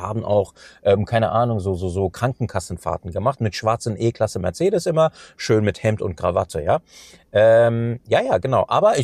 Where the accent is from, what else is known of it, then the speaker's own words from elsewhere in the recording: Cologne, North Rhine-Westphalia, Germany; Und das sage ich dir als ein Kölner